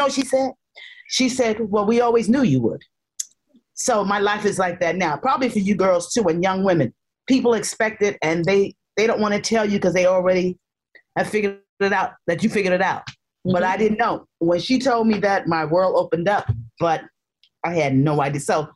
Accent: Winston-Salem, North Carolina, United States; I came from Winston via South Carolina.

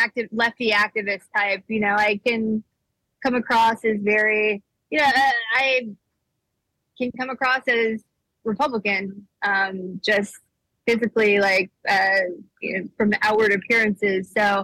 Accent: Nashville, Tennessee, United States; I'm from the South. And so I've grown up with, you know, being a liberal in a very red state. You know, I grew up in Nashville, Tennessee.

